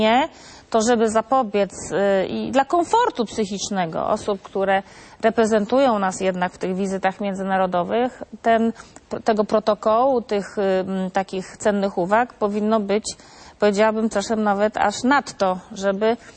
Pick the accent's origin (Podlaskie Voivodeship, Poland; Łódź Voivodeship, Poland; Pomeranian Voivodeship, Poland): Pomeranian Voivodeship, Poland; Gdynia; A tak a propos tego, że ja jestem z Gdyni